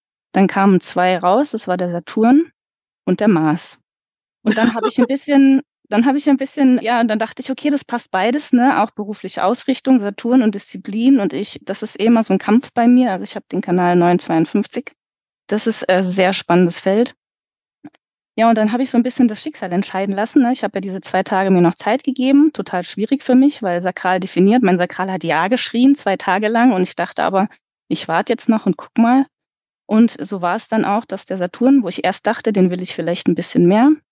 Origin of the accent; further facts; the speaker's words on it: Frankfurt, Hesse, Germany; bin 41, bin alleinerziehende Mama, komme aus dem Raum Frankfurt